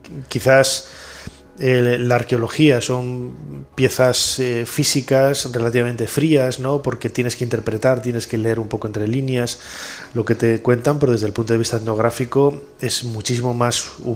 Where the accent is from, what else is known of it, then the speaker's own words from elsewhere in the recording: León, Castile and León, Spain; Vamos, mira que yo soy de León, ¿eh? Es la mejor ciudad que hay en España